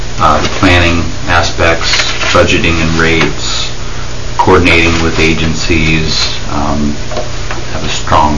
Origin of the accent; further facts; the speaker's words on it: Eugene, Oregon, United States; also born or lived in Pendleton; I grew up in Eugene, Oregonian, lived in Pendleton for a number of years